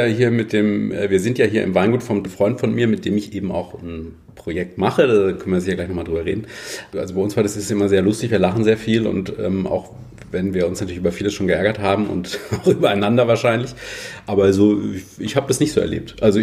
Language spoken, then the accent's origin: German; Freiburg, Baden-Württemberg, Germany; Aber ich bin hier aufgewachsen in Freiburg.